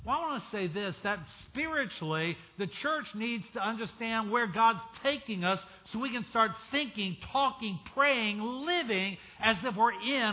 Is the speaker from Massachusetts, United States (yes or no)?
no; Hampton, Virginia, United States; also born or lived in Hawaii, United States / Cuba; Hampton, Virginia, so we live right near Yorktown Beach and Buckrow Beach in Hampton, Virginia Beach. I was born in Hawaii. My dad was Navy. I lived for 4 years on the island of Cuba because my dad was Navy. And so I grew up a beach boy.